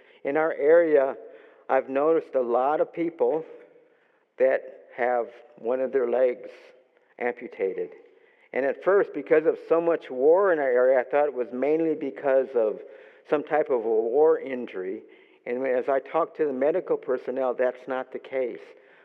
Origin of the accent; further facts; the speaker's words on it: Texas, United States; We're from Texas, and there's a lot of mesquite there.